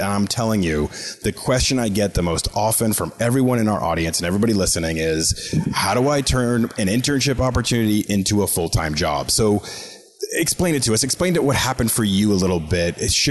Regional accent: Boston, Massachusetts, United States; and I grew up in Boston. I'm a Celtics fan

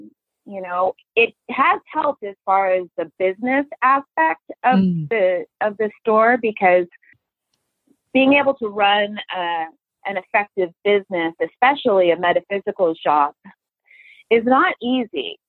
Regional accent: San Diego, California, United States; also born or lived in Santa Barbara, United States; and originally growing up in San Diego, there wasn't a whole lot of places like that available. But in my early 20s, I lived in Santa Barbara

